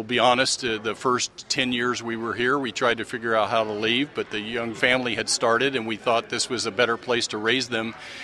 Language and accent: English; Texas, United States; No, actually, I grew up in Texas. I went to school in Southern California